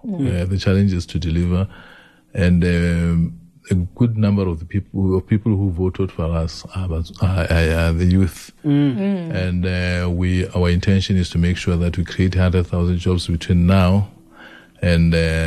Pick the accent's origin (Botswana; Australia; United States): Botswana; Selebi-Phikwe, Central District; one in my hometown of Silepikwe